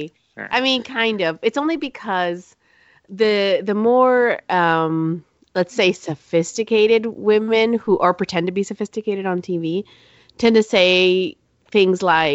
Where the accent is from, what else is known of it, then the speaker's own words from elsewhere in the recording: Peru; I went with Peruvian people who are, we're from Peru.